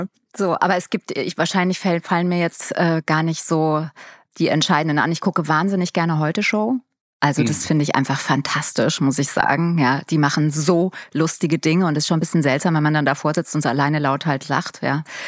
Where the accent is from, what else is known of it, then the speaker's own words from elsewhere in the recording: Limburg, Hesse, Germany; Ich bin ja aufgewachsen in Limburg, was eine sehr kleine Stadt ist. Damals hieß das Kleinstadt, heute würde ich fast sagen Dorf. Also wir wohnten auch da am Waldesrand.